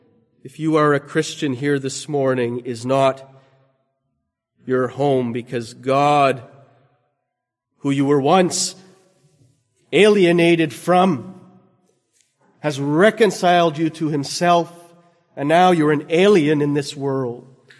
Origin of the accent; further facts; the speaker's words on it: Canada; I'm from Canada. This is where my house is. This is where my wife lives. This is where my church, my family are. But I've been sojourning over in the United States as I complete my seminary